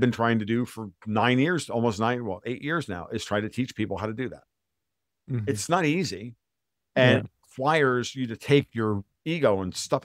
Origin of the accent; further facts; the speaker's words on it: United States; You know, I'm an American.